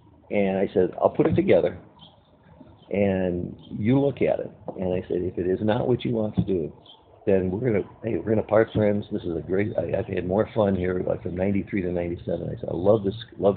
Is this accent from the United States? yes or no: yes; Chicago, Illinois, United States; And I said, besides, I'm from Chicago, so New York is my enemy.